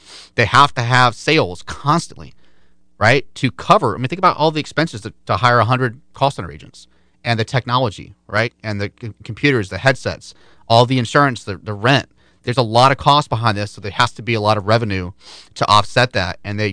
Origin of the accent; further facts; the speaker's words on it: South Carolina, United States; including my state I was born in. I grew up in South Carolina, and I know what's available in that county.